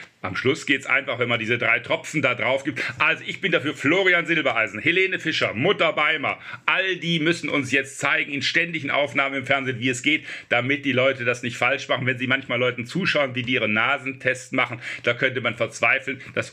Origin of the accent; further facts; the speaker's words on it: Southern Germany, Germany; Ich komme aus Süddeutschland